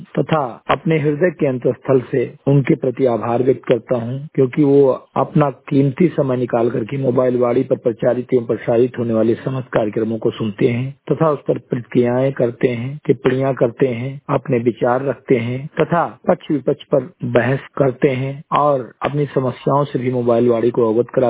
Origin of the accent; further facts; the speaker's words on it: Bahraich, Uttar Pradesh, India; ग्राम सभा सिमरी घटई, विकास खंड मेनपुरा, जनपद बहराइच का मूल निवासी हूं